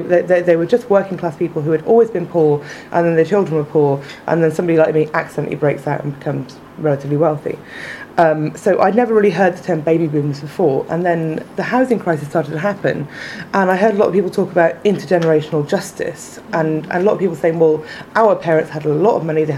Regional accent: Newport, Wales, United Kingdom; I come from Newport in South Wales, which if you ever go there, it's not really glamorous.

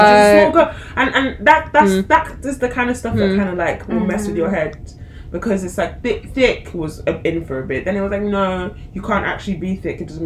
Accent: Sheffield, Yorkshire and the Humber, United Kingdom; one of three black people, because I grew up in Sheffield.

